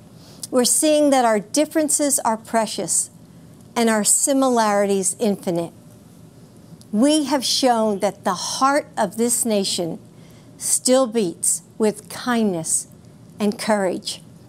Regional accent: United States; As a mother and a grandmother, as an American, I am heartbroken by the magnitude of this loss

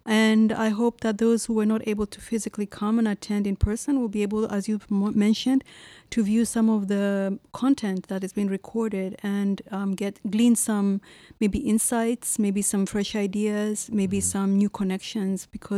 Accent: Nigeria; also born or lived in Tanzania; I was born in Tanzania and raised in Nigeria

